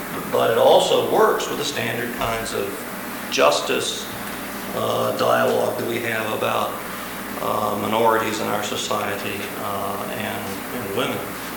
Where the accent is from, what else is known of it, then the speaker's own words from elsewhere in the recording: the South, United States; When I'm from the South, if you can't tell